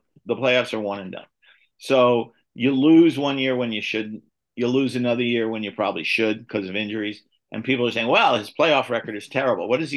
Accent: New York, United States; And I'm not a fan of the team. I grew up in New York.

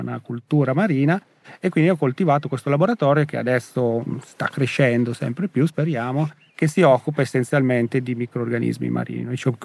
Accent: Cremona, Lombardy, Italy; born there; sono nato in pianura, perché sono nato a Cremona, sono originario della Lombardia

